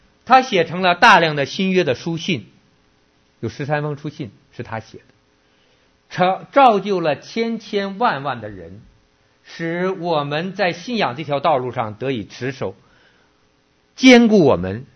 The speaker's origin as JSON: {"language": "Chinese", "country": "China", "tie": "born or raised there", "said": "我们在国内的这个长大的人"}